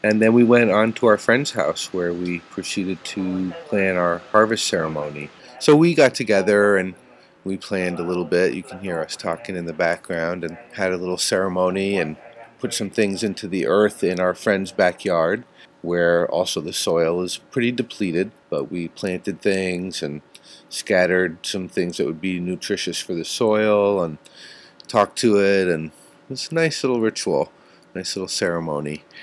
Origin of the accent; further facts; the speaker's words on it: United States; The Netherlands is an interesting place to be, from my perspective as an American at least.